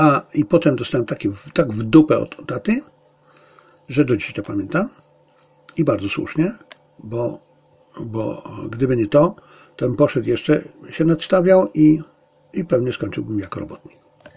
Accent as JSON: {"language": "Polish", "town": "Zabrze", "region": "Silesian Voivodeship", "country": "Poland", "tie": "born or raised there", "said": "ja urodziłem się w Zabrzu, wychowałem się w Zabrzu, przez 23 lata mieszkałem w Zabrzu."}